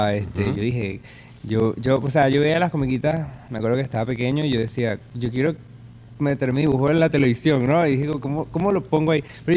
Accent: Caracas, Capital District, Venezuela; born there; Yo nací en Caracas, exacto.

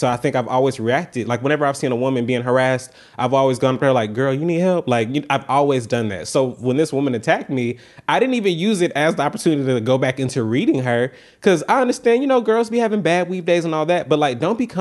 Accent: the South, United States; But I'm from the South

